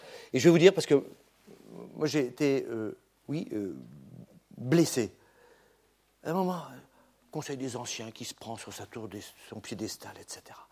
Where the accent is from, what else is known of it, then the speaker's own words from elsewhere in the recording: Centre-Val de Loire, France; moi, je viens de la Beauce, alors, quand on passe en avion, on voit encore les traces.